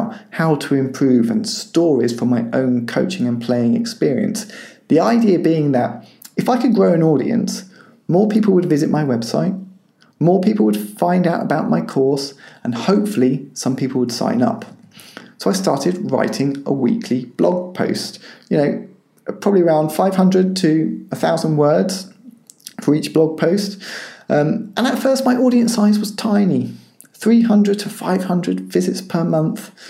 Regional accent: Cambridge, East of England, United Kingdom; from Cambridge in the UK.

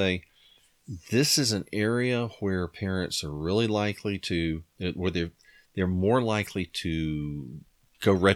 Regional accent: United States; my experience as an American growing up in the late 20th century

